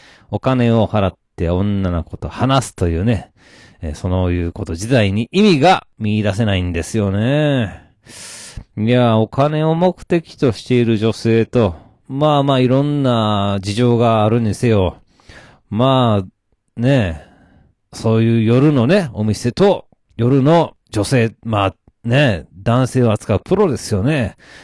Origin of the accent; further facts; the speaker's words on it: Takarazuka, Hyogo, Japan; moved away as an adult; now in Ichikawa, Japan; 私、兵庫県は宝塚市出身ということで、まあ、田舎者でございますよ。まあ、それがね、28の時ですね、転勤ということで、千葉県は市川市に住み、東京で働かせてもらっておりやす。